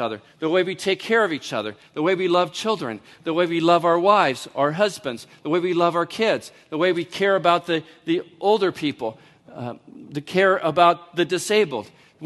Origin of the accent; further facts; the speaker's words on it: California, United States; But I didn't know that because I'm from California.